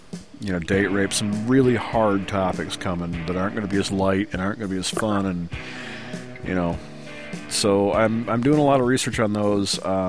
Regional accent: Ireland; you know, I'm Irish and we do that.

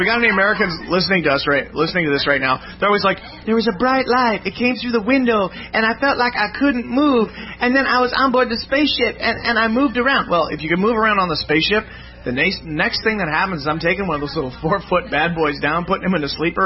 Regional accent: Canada; Besides, I'm from Canada. There's only 26 million of us up here.

